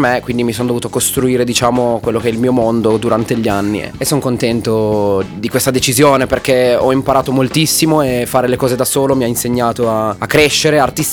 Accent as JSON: {"language": "Italian", "town": "Alba", "region": "Piedmont", "country": "Italy", "tie": "born or raised there", "said": "sono un ragazzo molto semplice, sono nato e cresciuto ad Alba."}